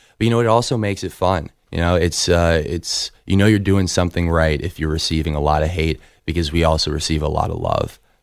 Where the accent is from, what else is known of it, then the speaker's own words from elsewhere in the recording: Chicago, Illinois, United States; Wendell Carter, who just got drafted to my hometown of the Chicago Bulls.